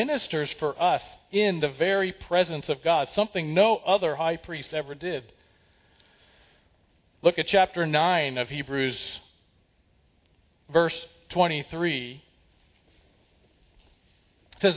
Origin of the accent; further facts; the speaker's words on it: Ephrata, Pennsylvania, United States; I was born and raised in Ephrata, Pennsylvania.